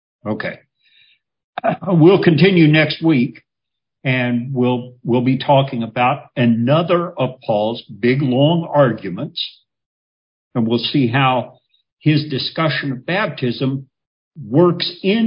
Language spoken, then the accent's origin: English; the South, United States; I grew up in the South, and in the South, you say you're going to go do something and somebody else says you reckon.